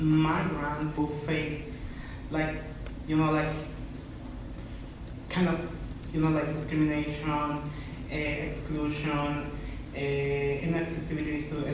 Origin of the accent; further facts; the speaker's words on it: Mexico; now in Canada; I come from Mexico, and I came in 2009.